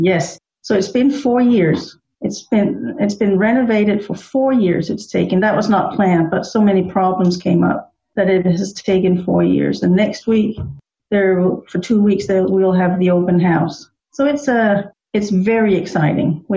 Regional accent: Denmark; now in Frankfurt, Germany; I was born and raised in Denmark.

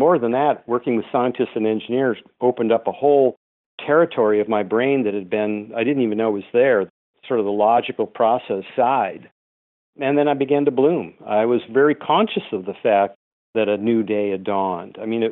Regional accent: North Dakota, United States; Well, I was a late bloomer, and I grew up in North Dakota.

